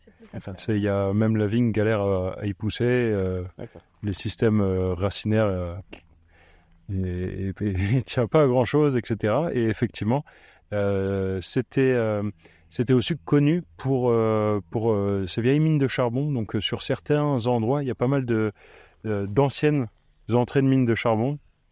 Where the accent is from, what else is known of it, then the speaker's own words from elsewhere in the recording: Reichshofen, Grand Est, France; Du nord de Strasbourg, à Reichshofen.